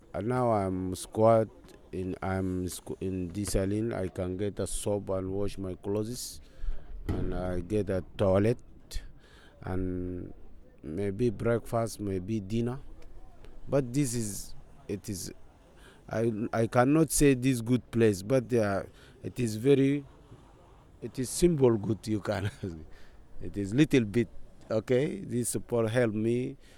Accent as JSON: {"language": "English", "region": "South Kordofan", "country": "Sudan", "lives_now": "Calais, France", "said": "I'm from Sudan, not North Sudan, but Central Sudan, Nuba Mountains. I'm about 41 years."}